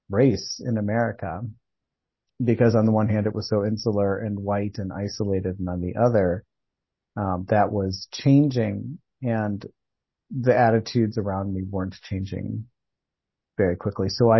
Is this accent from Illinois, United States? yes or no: yes; Lansing, Illinois, United States; also born or lived in Hammond, Indiana; from the southern suburbs of the Chicagoland area, Lansing, Illinois in particular. And I grew up there. I was born pretty close in Hammond, Indiana, and then grew up in Lansing